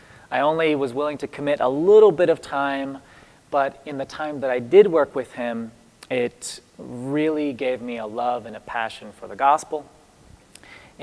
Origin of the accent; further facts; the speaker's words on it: Virginia, United States; moved away as an adult; now in Ecuador; I grew up in Matthews County, Virginia. You probably have not heard of Matthews County. It's a very small town in Virginia. I moved with my parents to Ecuador just before I turned 20, and that was in 2010.